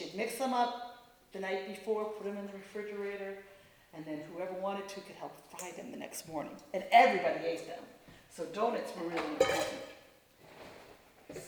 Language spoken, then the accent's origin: English; Rhode Island, United States; And I grew up in Rhode Island, and there was a place called Goddard Park. And it was about 2 or 3 miles from our house